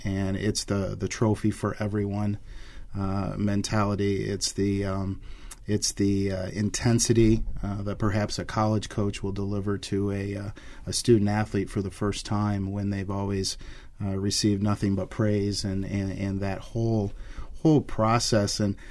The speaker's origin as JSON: {"language": "English", "town": "Lexington", "region": "Michigan", "country": "United States", "tie": "born or raised there", "said": "When I grew up in Lexington, Michigan, which is up in the Thumb, and I was at Meyer Elementary School"}